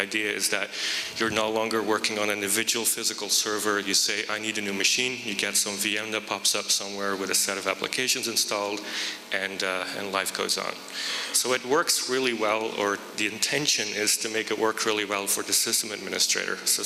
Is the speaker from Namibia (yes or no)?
no; Belgium; now in United States; Originally from Belgium, I moved it to the US in 97.